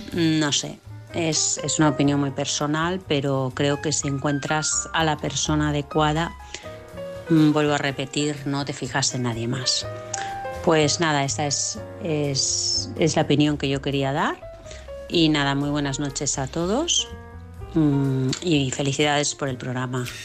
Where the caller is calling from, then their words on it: Barcelona, Catalonia, Spain; de Barcelona.